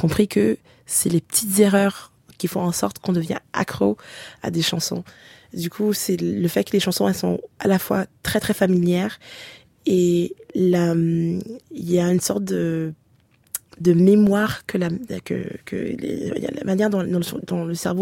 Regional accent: Haiti; je me sens haïtienne par la manière dont j'ai été élevée, par la manière dont je compose, la manière dont j'ai à réagir au monde

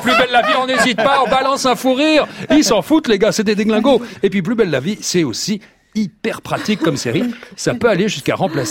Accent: France; Excusez-moi, je suis français, je ne parle pas votre langue.

